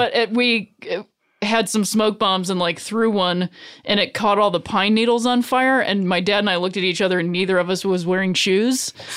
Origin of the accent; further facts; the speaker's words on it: Akron, Ohio, United States; It's like, because I'm from Akron, Ohio.